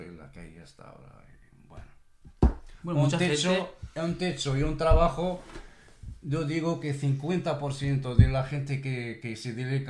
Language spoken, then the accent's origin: Spanish; Morocco; now in Catalonia, Spain; me considero como un catalán, no sé qué soy. Ya llevo aquí 21 años. Llevo en Marruecos y llevo 18 años. En Cataluña llevo 22 años. Creo que soy más catalán que marroquí.